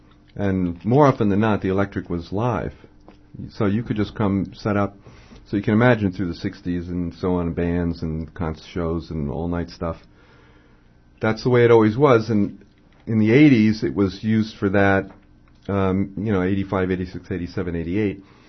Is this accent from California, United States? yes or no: no; New York, United States; I grew up on Avenue D, yeah. So, but on occasion, we'd make it over to Tompkins.